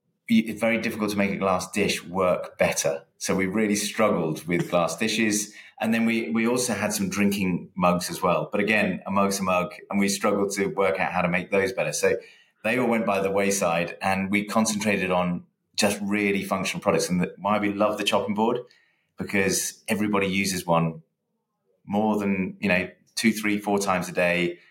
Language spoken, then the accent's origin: English; Birmingham, West Midlands, United Kingdom; we grew up in Birmingham, and our father and my grandfather set up a manufacturing business in Birmingham.